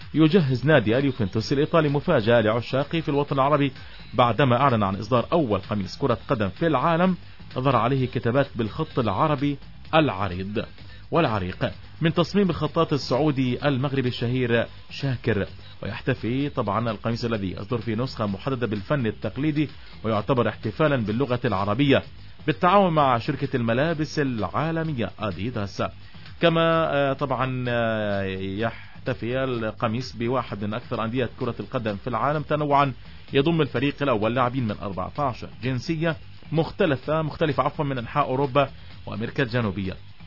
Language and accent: Arabic; Gaza, Gaza Strip, Palestine; احنا اليوم نتكلم عن 15 شيك بتيجي عندنا بغزه هان